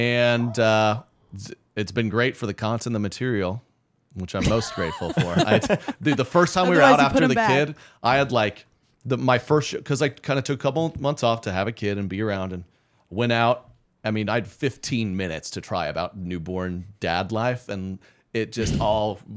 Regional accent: Oklahoma, United States; And I grew up in Oklahoma and I wasn't allowed to watch PG-13 movies.

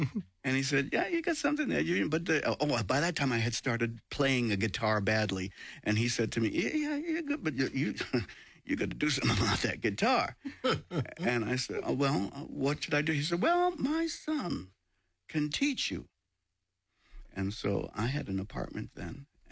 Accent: Puerto Rico; born there; also born or lived in Roxbury, Massachusetts; I was born in Puerto Rico, and I lived in Roxbury, Massachusetts, which was predominantly black neighborhood and Puerto Rican West Indian.

